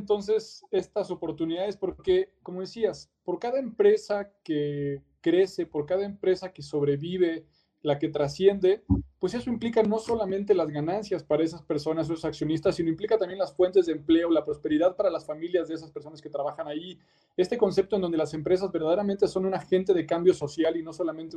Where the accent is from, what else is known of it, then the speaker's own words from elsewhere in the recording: Mexico; que como mexicanos o latinoamericanos tenemos una grandísima creatividad, un grandísimo empuje.